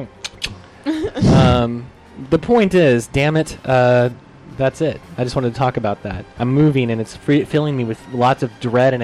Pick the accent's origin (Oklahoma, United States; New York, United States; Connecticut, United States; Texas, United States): Oklahoma, United States; Growing up in Oklahoma and having been raised around very stringent Christian beliefs that I have long since abandoned many, many years before